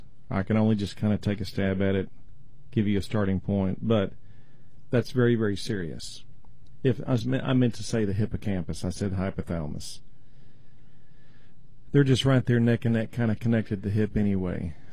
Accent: Roy, Utah, United States; When I was a boy growing up in Roy City, my mother's relatives, Aunt Lola and Aunt Bernie, they had a large pomegranate tree in their yard

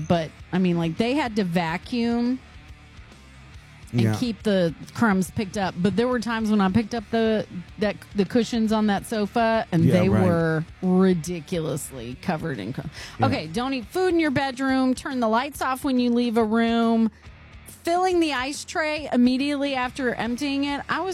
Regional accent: Texas, United States; I grew up mostly in Texas, and we went barefoot everywhere.

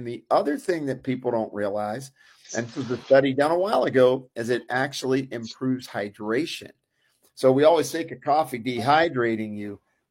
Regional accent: Pittsburgh, Pennsylvania, United States; you could tell I'm from Pittsburgh because I call it a pop.

